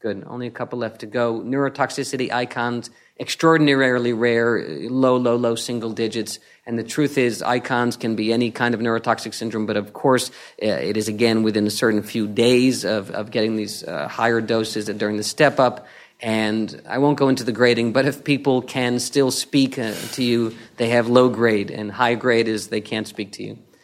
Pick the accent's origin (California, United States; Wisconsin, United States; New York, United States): New York, United States; I just want to remind people that I'm from New York. I talk real fast.